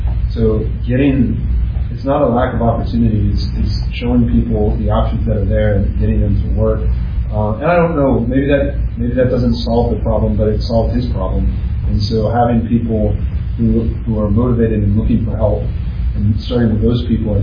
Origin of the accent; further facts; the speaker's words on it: North Carolina, United States; I'm from North Carolina, and I've shared this before, but sweet potatoes are one of North Carolina's biggest crops. And so where I'm from, it's perfectly understood. I grew up an hour from here.